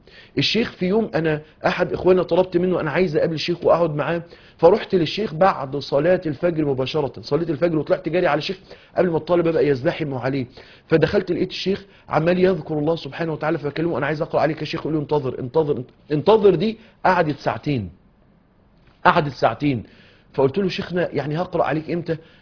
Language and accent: Arabic; Mansoura, Dakahlia, Egypt; لما كنا دايما مع الشيخ زمان عندنا في المنصورة